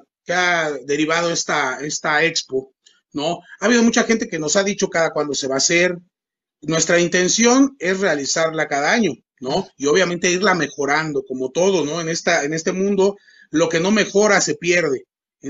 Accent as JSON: {"language": "Spanish", "country": "Mexico", "said": "y yo soy de México"}